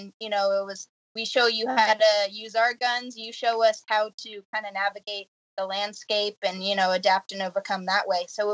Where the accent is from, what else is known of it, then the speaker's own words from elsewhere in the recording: Long Island, New York, United States; I grew up on Long Island, New York, and kind of all over the country.